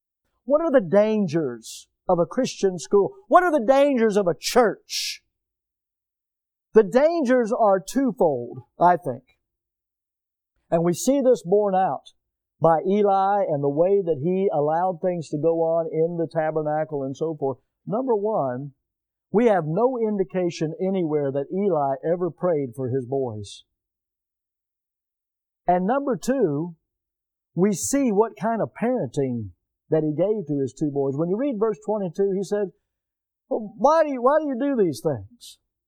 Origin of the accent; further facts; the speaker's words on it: Milton, Florida, United States; I'm so thankful that I was born and raised here in Milton, Florida, and that my mom and dad got saved and started taking us to church over at Baghdad.